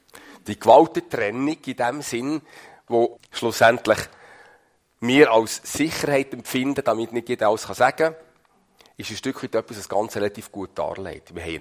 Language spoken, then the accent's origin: German; Switzerland; als Schweizer relativ naheliegende Möglichkeit